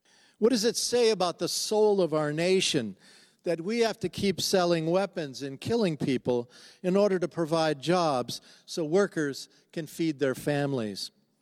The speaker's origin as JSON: {"language": "English", "town": "Bath", "region": "Maine", "country": "United States", "tie": "born or raised there", "said": "the destroyers made in my hometown of Bath."}